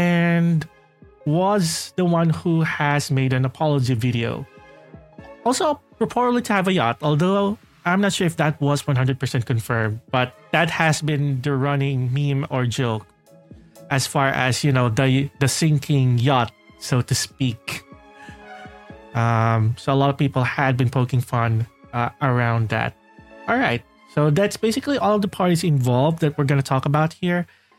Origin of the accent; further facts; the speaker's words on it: Philippines; So to me, as a Filipino, that is roughly about close to 620,000 Philippine pesos.